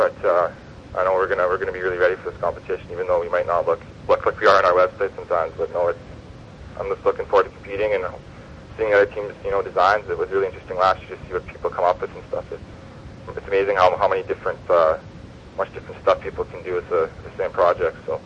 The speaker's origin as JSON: {"language": "English", "town": "Prince Albert", "region": "Saskatchewan", "country": "Canada", "tie": "born or raised there", "said": "I'm from Prince Albert, Saskatchewan. It's an hour and a half north of Saskatoon here. I grew up on a farm"}